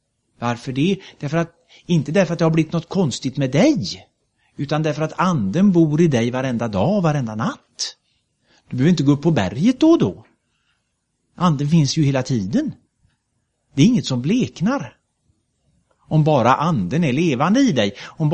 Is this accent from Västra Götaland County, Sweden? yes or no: yes; Mölndal, Västra Götaland County, Sweden; Och jag minns en gång när vi hade en församlingshelg hemma i Mölndal många år sedan.